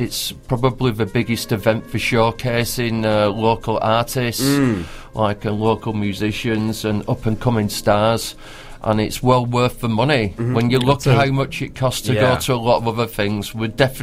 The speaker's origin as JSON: {"language": "English", "town": "Manchester", "region": "North West England", "country": "United Kingdom", "also_born_or_lived": "Salford", "said": "I'm originally from Manchester and did live in Salford for a little bit"}